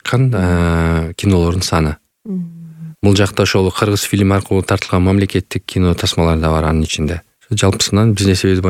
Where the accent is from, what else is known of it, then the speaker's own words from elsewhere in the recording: Jalal-Abad Region, Kyrgyzstan; Баягы түштүк тарапта Өзбекстанга жакын болгон үчүн баягы тилин жакшы түшүнөбүз. Мен өзүм да Жалаттан болом.